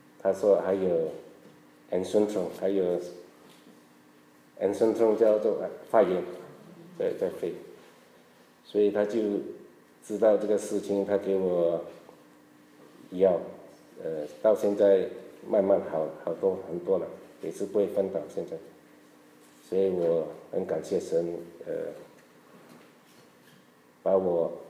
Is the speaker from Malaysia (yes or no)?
yes; Malaysia; accent: Malaysian Chinese; 明白我的中文，因为我是马来西亚的中文，你们中国的中文有一点不一样